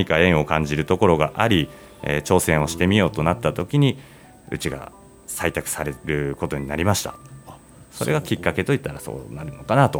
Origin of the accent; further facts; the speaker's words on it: Ebetsu, Hokkaido, Japan; also born or lived in Sapporo; まあ、札幌の病院だったんで札幌ですけども、はい、ずっと出身地としては江別市が出身で